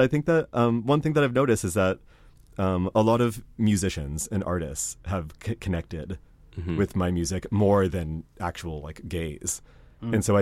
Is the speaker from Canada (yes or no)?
yes; Nanaimo, British Columbia, Canada; born or raised there; moved away as an adult; now in Montreal, Canada